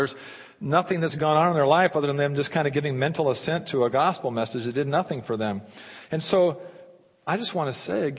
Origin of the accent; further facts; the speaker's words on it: Oregon, United States; I grew up in Southern Oregon, and off the backyard of one of the houses we lived in was one of these revival, holiness, Holy Ghost, crazy churches.